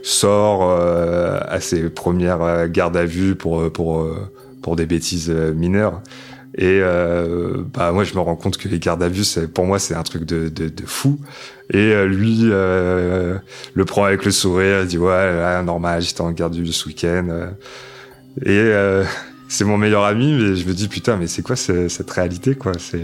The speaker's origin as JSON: {"language": "French", "town": "Paris", "region": "Île-de-France", "country": "France", "said": "dans le Loir-et-Cher, quand on est dans un petit village comme ça, le fait que je venais de Paris, tout le monde"}